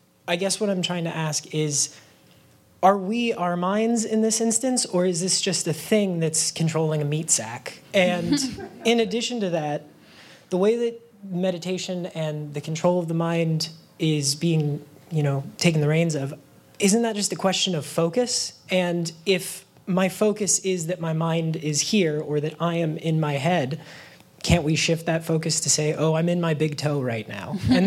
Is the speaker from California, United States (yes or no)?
yes; San Francisco, California, United States; I'm from San Francisco.